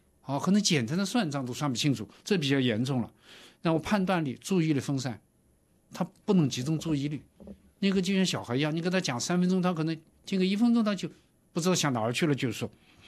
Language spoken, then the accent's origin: Chinese; China